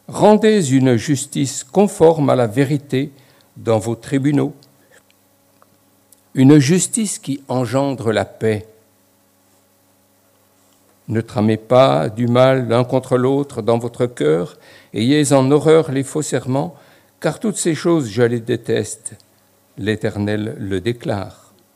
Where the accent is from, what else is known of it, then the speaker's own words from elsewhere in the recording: Jura, Switzerland; accent: Franc-Comtois; moved away as an adult; Voilà, peut-être que certains reconnaissent un peu mon accent franc-comtois. Je suis en fait suisse d'origine. Jurassien du canton du Jura. Et puis, après 21 années passées dans mon pays de Suisse, je suis parti à Nogent-sur-Marne